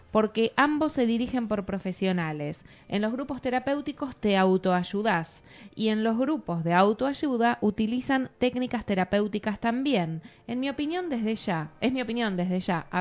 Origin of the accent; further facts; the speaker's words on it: Cali, Valle del Cauca, Colombia; En Cali, Valle del Cauca, Colombia, mi tierra querida